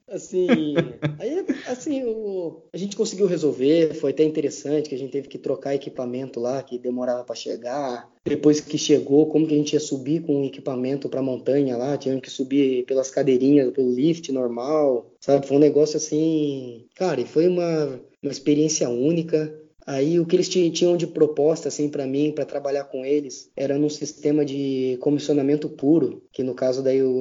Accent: Brazil; Falei, ó, sou aqui do Brasil, tudo.

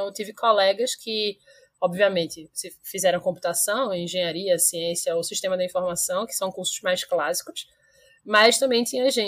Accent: Recife, Pernambuco, Brazil; Eu sou de Recife, né? E Recife tem um polo tecnológico muito forte.

